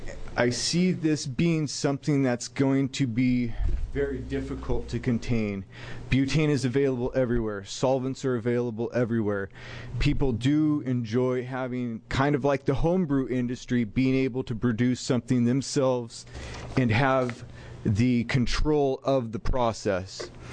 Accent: Astoria, Oregon, United States; I'm from Astoria, representing Sweet Relief Natural Medicine.

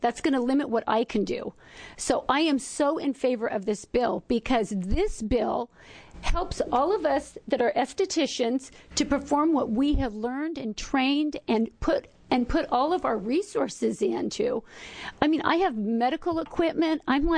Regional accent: Washington, United States; now in Oregon, United States; I am new to Oregon. I am from Washington, and my husband moved me down here.

